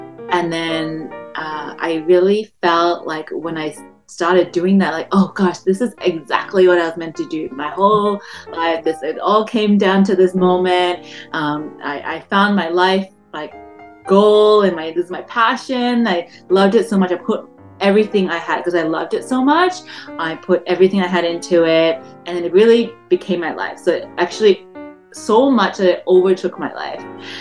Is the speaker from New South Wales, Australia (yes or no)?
no; Melbourne, Victoria, Australia; now in Canada; So I grew up in Melbourne. I do remember, like, being very conscious that I was Asian, that I was like the other.